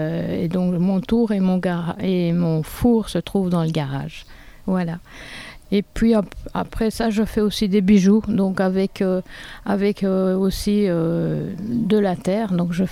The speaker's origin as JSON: {"language": "French", "country": "Belgium", "lives_now": "France", "said": "Comme je vous ai dit, je suis belge"}